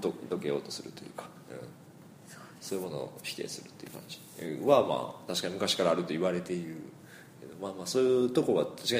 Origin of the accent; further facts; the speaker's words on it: Shiga, Japan; 俺はその滋賀県の出身やから、もう隙間しかないわけ。